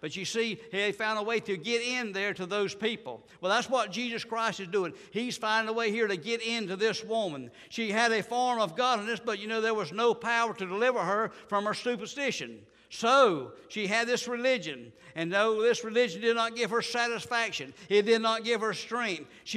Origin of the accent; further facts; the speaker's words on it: United States; born there; thank you, Lord, that I was born in the United States.